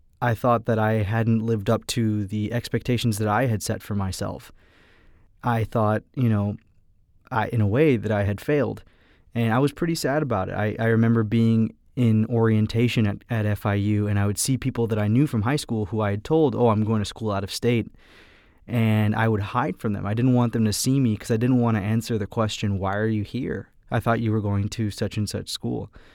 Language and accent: English; Miami, Florida, United States; I'm born and raised in Miami. I was born in South Miami Hospital. I lived in Kendall and Hialeah, Miami Springs, kind of all over the place. And I've never left.